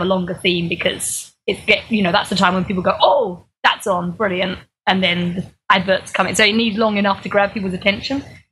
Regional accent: United Kingdom; as British people, we're the only people who can't join in with this because we didn't know these tunes.

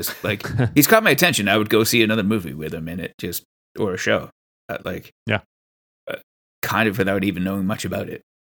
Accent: Canada; I mean, I'm Canadian

